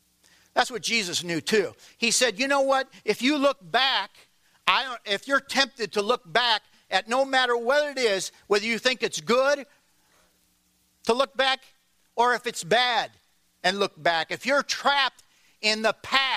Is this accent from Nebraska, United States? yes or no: yes; Nebraska, United States; and I was from Nebraska, and we went to a small private college in Nebraska